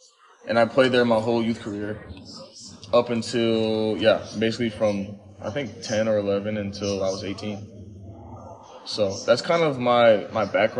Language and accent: English; Miami, Florida, United States; moved away; also born or lived in Fort Worth; I actually lived in Miami when I was younger, I was born in Fort Worth, but I moved straight to Miami and lived there for like 8 years.